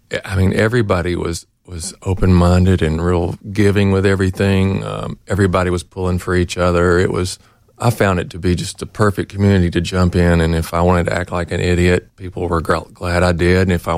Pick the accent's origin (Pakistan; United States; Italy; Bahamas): United States; Memphis, Tennessee; moved away as an adult; Well, I was born in Memphis, and I stayed there until my early mid-20s.